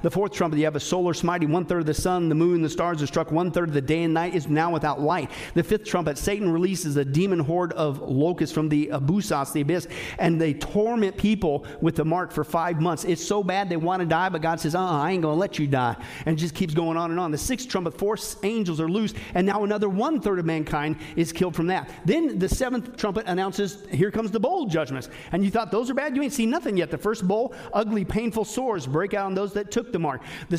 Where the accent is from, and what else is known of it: Kansas, United States; born or raised there; also born or lived in Nebraska